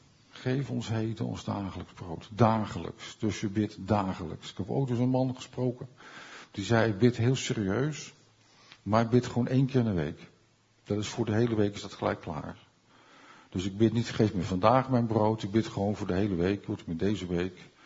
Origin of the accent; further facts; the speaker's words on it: Rotterdam, South Holland, Netherlands; Ik kom uit Rotterdam.